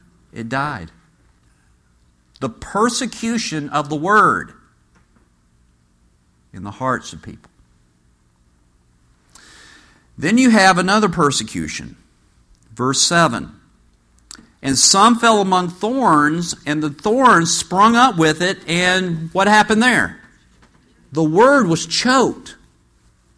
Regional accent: United States; I just want you to know that I'm an American

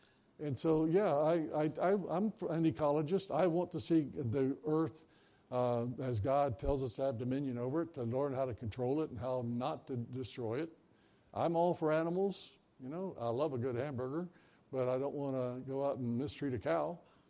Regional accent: Florida, United States; I love a good old navel orange. I'm from Florida.

